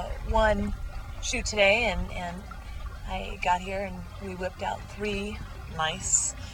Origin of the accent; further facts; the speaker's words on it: La Mirada, California, United States; I am from La Mirada, California.